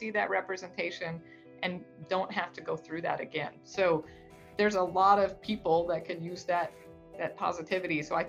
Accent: Pacific Northwest, United States; growing up in the Pacific Northwest, I just didn't have a lot of even just Arab friends, not even specifically Palestinian. It was a very monochromatic area we grew up in.

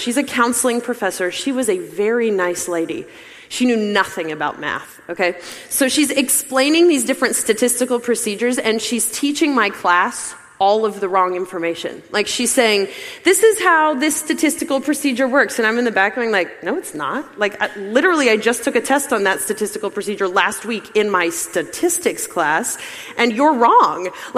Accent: Pennsylvania, United States; So I grew up in Pennsylvania, and we just came to Columbus every once in a while to like visit my grandparents.

